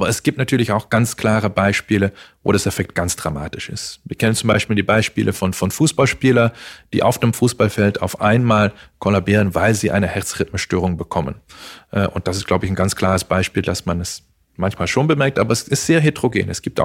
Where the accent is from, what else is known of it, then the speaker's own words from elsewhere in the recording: Netherlands; Genau, ich komme aus Holland, habe dort studiert